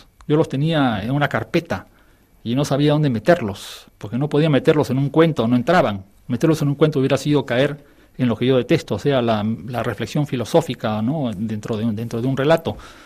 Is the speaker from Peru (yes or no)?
yes; Peru; Es falso, yo no soy apátrida. Yo soy peruano y peruanísimo.